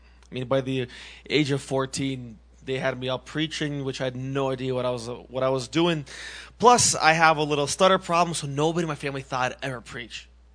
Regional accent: Massachusetts, United States; Again, like Johnny said, I'm from Massachusetts.

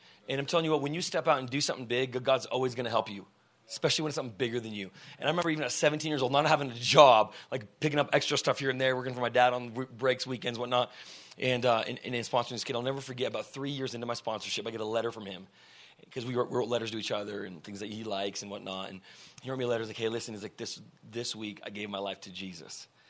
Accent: Moldova; growing up in Moldova. Sure, it wasn't extreme poverty, but we lived in poverty

